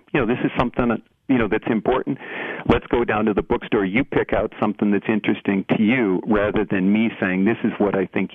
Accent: Eau Claire, Wisconsin, United States; I grew up in Eau Claire. I went to high school in Eau Claire.

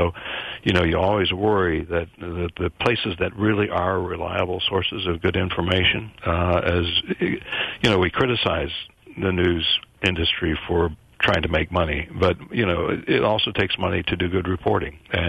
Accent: Minnesota, United States; now in Boston, United States; Can I send you some of our snow from Boston? I grew up in Minnesota

